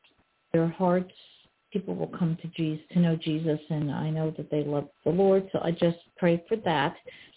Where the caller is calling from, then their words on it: New Jersey, United States; I'm calling from New Jersey.